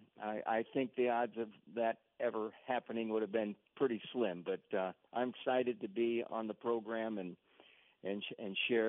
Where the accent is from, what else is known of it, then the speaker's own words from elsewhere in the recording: Iowa City, Iowa, United States; being a Hawks fan growing up in Iowa City, and you know, the campus being my playground as a kid